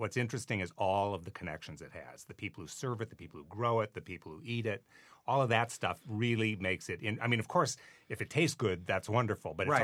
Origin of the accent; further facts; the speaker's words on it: Midwest, United States; I, growing up in the Midwest, thought that barbecue was cooking weenies on the Weber grill in the back patio.